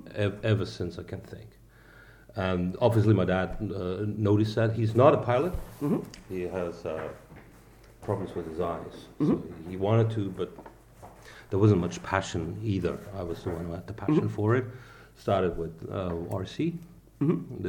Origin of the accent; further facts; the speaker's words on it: Moers, North Rhine-Westphalia, Germany; also born or lived in Krefeld; I was born in Krefeld, mm-hmm. so I'm German, and grew up in Moers.